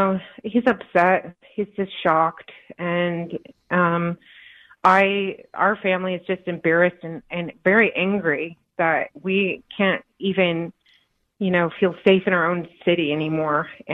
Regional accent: Seattle, Washington, United States; Yes, correct. I was born in Seattle, and yeah, we moved around locally. We lived in Bellevue for a while and moved back, my husband and I, just recently.

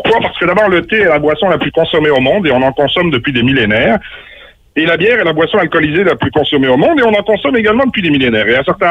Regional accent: Papineauville, Quebec, Canada; accent: franco-belgo; avec mon accent franco-belgo, je dis, ben, je suis désolé, moi, je viens de Papineauville, puis on n'a pas de lumière à Papineauville.

